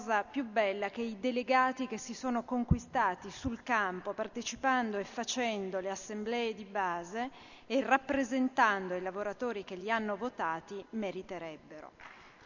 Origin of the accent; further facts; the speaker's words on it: Turin, Piedmont, Italy; io vengo dal Piemonte, sono di Torino